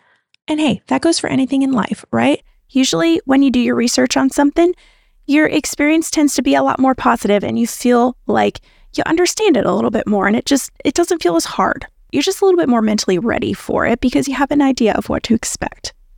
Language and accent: English; North Carolina, United States; Like I live in the Raleigh area. I'm from the Triangle in North Carolina.